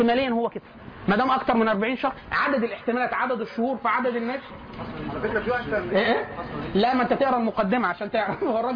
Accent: Egypt; هل ده بيحصل عندنا بس احنا كمصريين؟

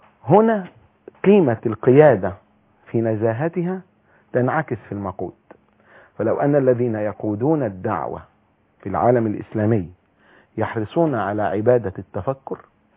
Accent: Manzala, Dakahlia, Egypt; مدرس لغة عربية من مدينة في أقصى شمال مصر اسمها المنزلة. وأنا مصري.

